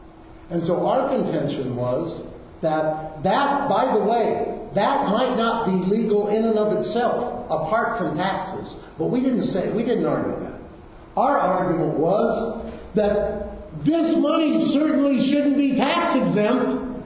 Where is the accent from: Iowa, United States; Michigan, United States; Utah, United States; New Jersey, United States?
Iowa, United States; Ames; I grew up in Ames, Iowa.